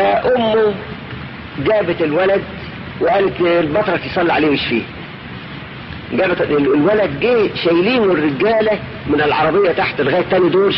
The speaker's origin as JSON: {"language": "Arabic", "town": "Mansoura", "region": "Dakahlia", "country": "Egypt", "said": "فمثلا جاء عندنا في المنصورة كانت زيارة مفرحة جدا جدا"}